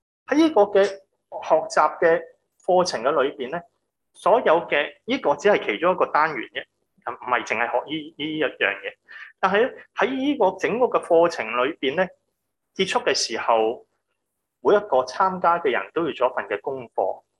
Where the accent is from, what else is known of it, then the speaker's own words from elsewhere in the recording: Hong Kong; 原来先发觉呢我们香港人学的英文是很办公室那些很荒谬的英文的